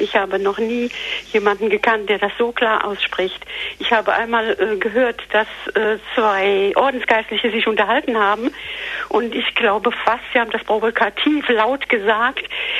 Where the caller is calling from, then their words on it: Trier, Rhineland-Palatinate, Germany; Ich bin aus der Diözese Trier